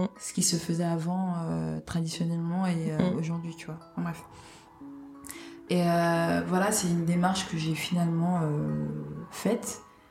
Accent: Cameroon; enfin, bon, voilà, je suis camerounaise

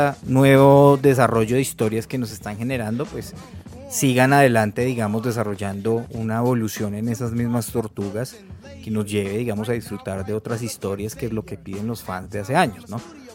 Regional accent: Colombia; en nuestro caso pues que somos colombianos

